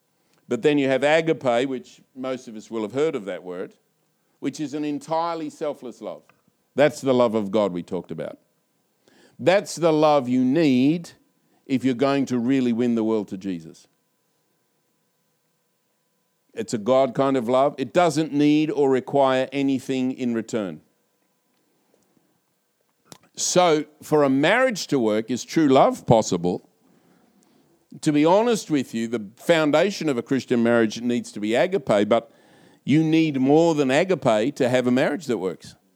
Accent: United Kingdom; the Brits, it's like no sex, please. We're British.

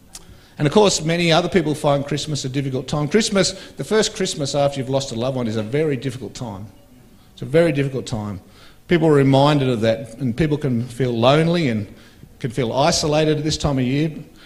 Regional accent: Canberra, Australian Capital Territory, Australia; born there; I was born in Canberra nearly 62 years ago, and Canberra was quite small then.

